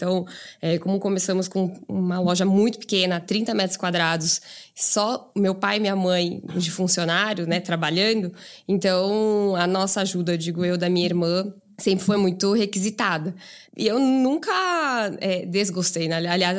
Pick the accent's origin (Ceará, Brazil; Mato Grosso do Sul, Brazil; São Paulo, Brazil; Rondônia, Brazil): São Paulo, Brazil; Avaré; now in São Paulo, Brazil; Eu saí de Avaré, né, cidade minúscula, meu sonho era sempre vir estudar em São Paulo